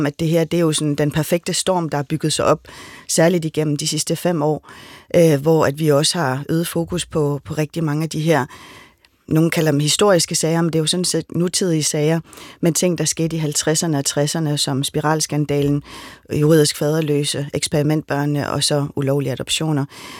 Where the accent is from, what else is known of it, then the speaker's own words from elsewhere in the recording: Greenland; men også hjemme i Grønland